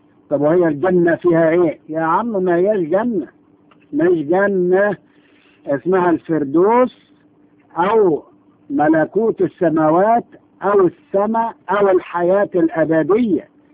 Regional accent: Egypt; لكن احنا اتربينا في مصر وسمعنا كده

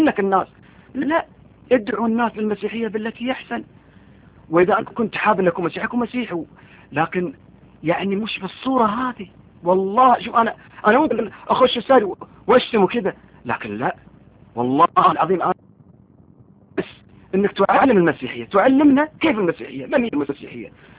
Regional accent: Kuwait; now in United States; انا مقيم في امريكا في امريكا حاليا, وانا اساسا من الكويت

